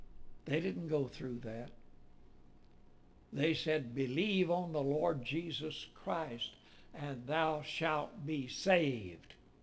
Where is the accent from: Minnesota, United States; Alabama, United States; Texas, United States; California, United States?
Texas, United States; When I was born, I was born in Texas. I didn't know what the United States was for a long time, you know. Even when I went to school, they taught Texas history.